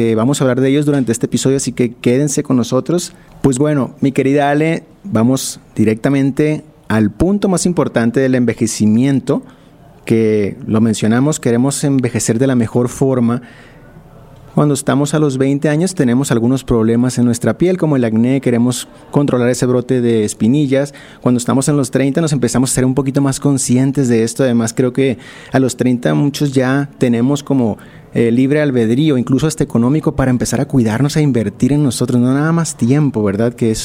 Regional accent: Culiacán, Sinaloa, Mexico; now in Mexico City, Mexico; soy de Culiacán, radico en la Ciudad de México.

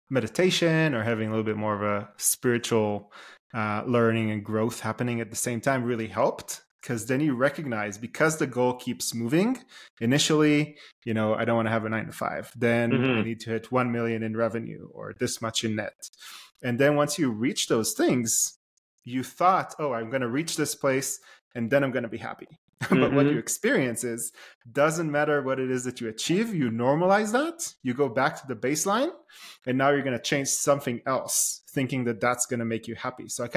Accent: Israel; now in United States; it was natural for me growing up in Israel, then moving to the US and going to school.

